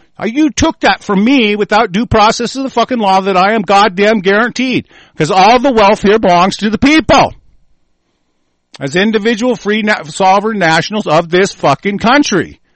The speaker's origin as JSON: {"language": "English", "country": "United States", "tie": "born or raised there", "said": "Well, I grew up in the American culture, and I goddamn guarantee you we have a fucking culture."}